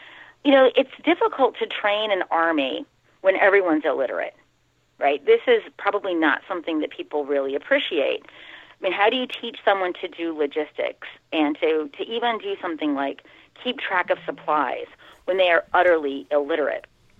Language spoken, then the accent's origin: English; United States; And, you know, as an American, I grew up on the Wile E. Coyote and Roadrunner cartoons.